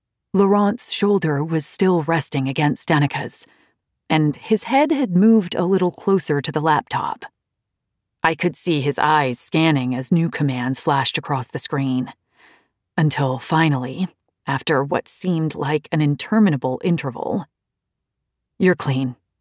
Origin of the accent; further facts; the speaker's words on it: Syria; also born or lived in Egypt / Turkey; I was born in Egypt in the late 1970s, daughter of a French father and an Egyptian mother. I grew up in Syria and Turkey